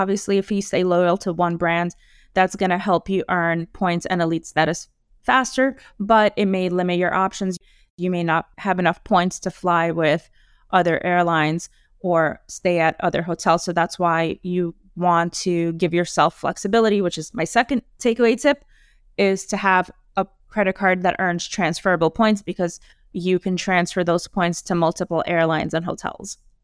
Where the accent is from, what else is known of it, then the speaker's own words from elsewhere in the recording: New York, United States; So for example, I'm from New York